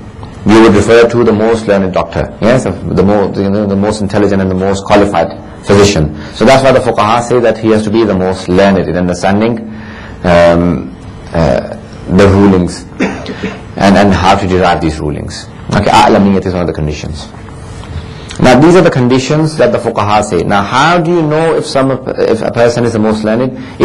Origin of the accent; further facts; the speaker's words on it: Lahore, Punjab, Pakistan; I mention Lahore because I'm originally from Lahore.